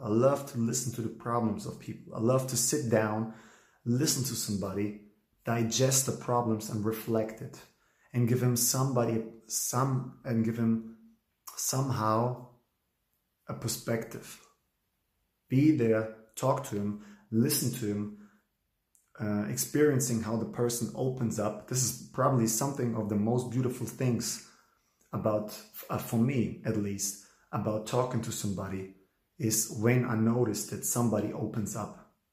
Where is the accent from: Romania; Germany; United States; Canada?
Germany; English is a second language; I'm a Polish guy, but I was raised in Germany. My mother left Poland with me inside of her and my big sister. I'm 31.